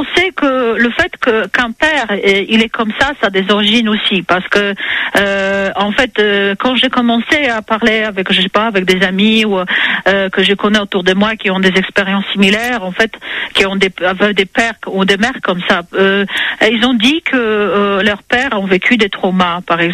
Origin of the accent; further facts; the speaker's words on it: Poland; French is a second language; now in France; moi, je viens de Pologne